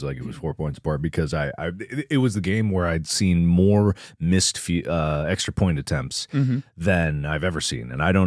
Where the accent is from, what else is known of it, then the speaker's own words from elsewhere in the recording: Cincinnati, Ohio, United States; I was more invested in that one because it was Bengals, my hometown.